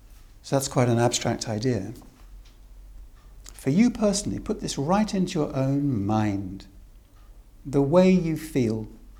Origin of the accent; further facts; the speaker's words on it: Wales, United Kingdom; If you're born, if you're a Welsh boy, I'm a Welsh boy, we don't chuckle so much as the Tibetans.